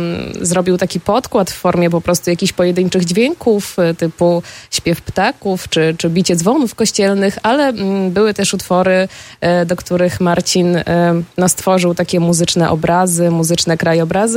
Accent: Warmian-Masurian Voivodeship, Poland; my jako współcześni Mazurzy i współczesne Mazurki, po prostu osoby, które tutaj mieszkają na Mazurach

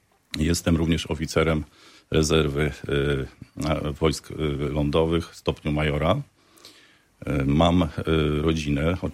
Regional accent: Pisz, Warmian-Masurian Voivodeship, Poland; born there; now in Ełk, Poland; Urodziłem się w Piszu, więc jestem jak gdyby związany tutaj z tym regionem. Od 30 lat mieszkam w Ełku. Moja rodzina pochodzi z Zalesia koło Wąsosza.

